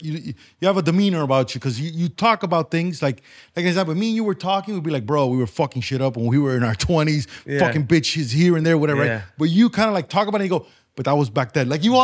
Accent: Miami, Florida, United States; Because I always say, growing up in Miami, we're at a disadvantage from everybody up north, bro.

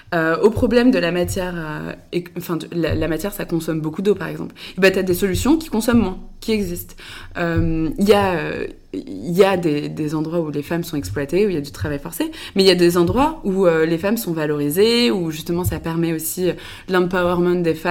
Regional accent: Le Mans, Pays de la Loire, France; also born or lived in Paris / Angers / Toulouse; Moi, je suis née à Paris, mais non, je suis après partie avec ma famille, on est parti au Mans. Donc j'ai fait une grande partie de mon enfance au Mans. J'ai fait mon lycée à Angers

